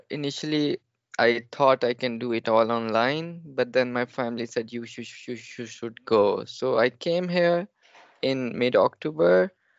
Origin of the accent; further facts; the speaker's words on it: Pakistan; I'm from Pakistan.